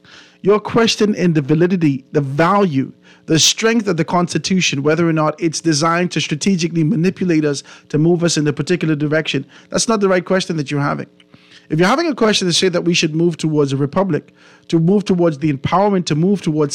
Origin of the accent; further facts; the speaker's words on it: Cat Island, Bahamas; I grew up in Cat Island in a PLP house